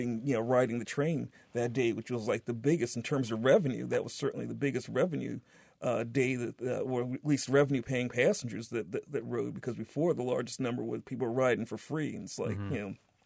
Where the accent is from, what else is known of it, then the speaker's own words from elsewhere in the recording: New York City, New York, United States; I'm from New York City. This is not New York City. New York City has a subway that runs all night long, but that's not where we are.